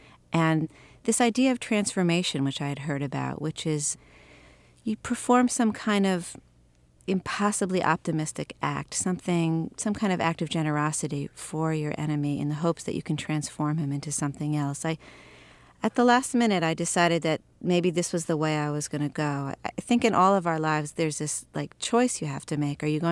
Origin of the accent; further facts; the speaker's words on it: United States; I come from the United States and I don't know all the facts of this case